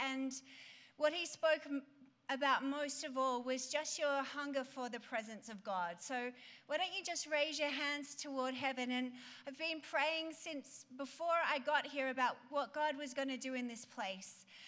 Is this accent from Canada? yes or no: no; Australia; now in Dallas, United States; You know, growing up in Australia, I'm one of five girls.